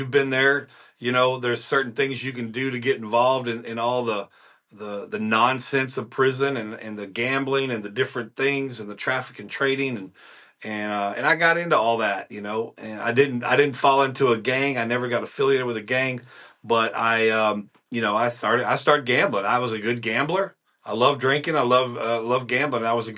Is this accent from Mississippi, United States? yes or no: no; Dallas, Texas, United States; but man, I was born and raised in Dallas, Texas. I've lived in some other states during my party years.